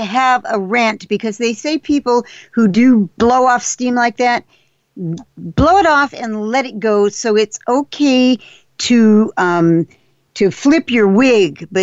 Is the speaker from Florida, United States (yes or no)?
no; Texas, United States; in the South, I'm from Texas. In the South, the colonel's daughter was supposed to be seen and not heard.